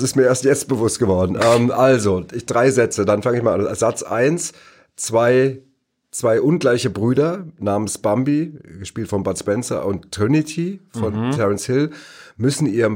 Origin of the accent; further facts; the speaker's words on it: Neu-Isenburg, Hesse, Germany; Das war das Astoria-Kino in Neu-Isenburg, wo ich groß geworden bin.